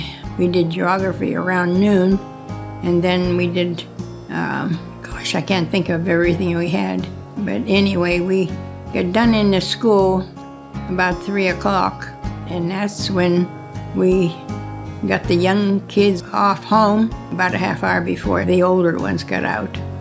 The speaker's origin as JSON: {"language": "English", "town": "South Beaver Township", "region": "Pennsylvania", "country": "United States", "tie": "born or raised there", "said": "I'm from South Beaver Township. I've lived here all my life"}